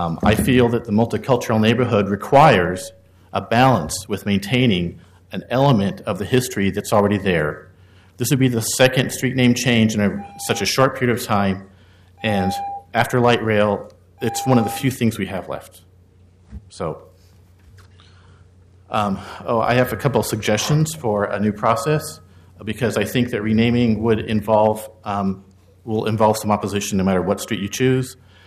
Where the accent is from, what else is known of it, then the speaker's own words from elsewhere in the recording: Portland, Oregon, United States; born and raised in North Portland. It's the multicultural neighborhood that I grew up in.